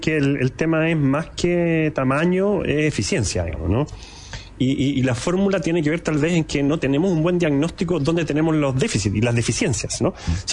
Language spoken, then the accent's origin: Spanish; Chile; hay un proceso que nos debemos como chilenos y sobre todo como ciudadanos